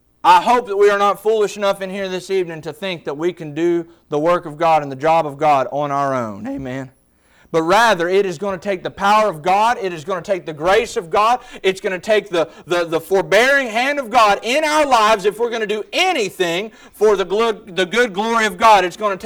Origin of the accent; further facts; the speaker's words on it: Hurricane Creek, West Virginia, United States; And I, as a boy, little boy growing up on Hurricane Creek, West Virginia, I remember I loved using a slingshot.